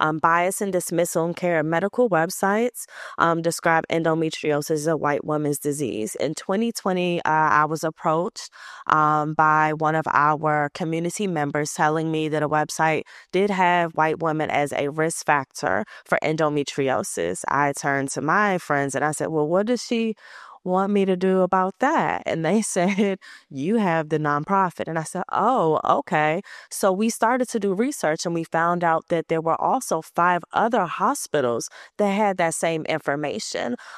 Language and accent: English; Oxon Hill, Maryland, United States; I am from Oxon Hill, Maryland, who, for those who don't know, is about 10 minutes outside of Washington, D.C. area.